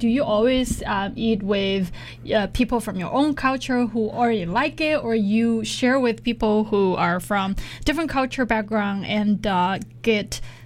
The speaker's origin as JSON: {"language": "English", "region": "Sichuan", "country": "China", "second_language": "English", "said": "When I went overseas the first time, because I'm from Sichuan and I eat super spicy food."}